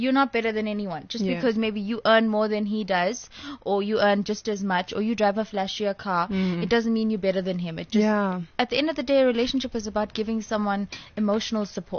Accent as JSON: {"language": "English", "country": "India", "said": "and you know, I'm Indian, so they were a little bit conservative."}